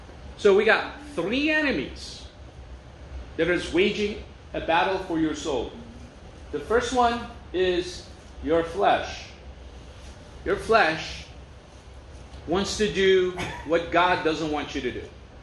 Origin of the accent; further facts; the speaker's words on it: Turkey; I was born in Turkey, as you guys know.